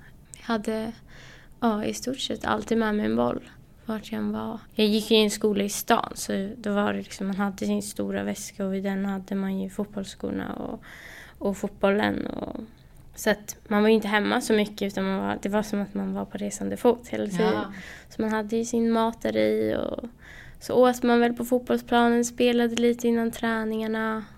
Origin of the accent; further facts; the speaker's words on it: Vendelsö, Stockholm County, Sweden; jag är ju från Vändelsö då.